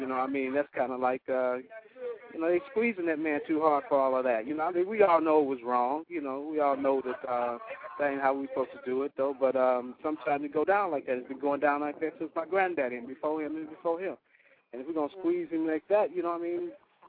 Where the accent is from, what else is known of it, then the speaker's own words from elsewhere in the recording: California, United States; Nah, this is I'm from Cali.